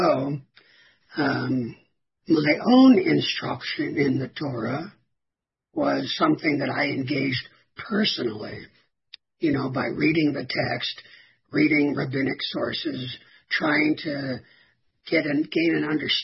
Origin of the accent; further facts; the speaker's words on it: Philadelphia, Pennsylvania, United States; also born or lived in Southern California; I was born in Philadelphia and lived half of my childhood in Philadelphia and half of my childhood, the older half, in Southern California, right?